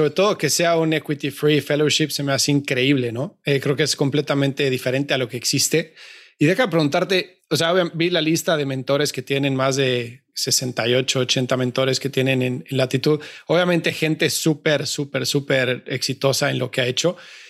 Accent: Mexico; yo soy mexicano

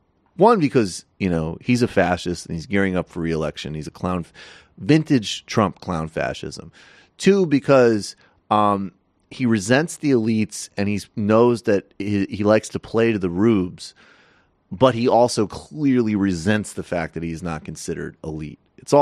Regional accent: Duluth, Minnesota, United States; I was from Duluth.

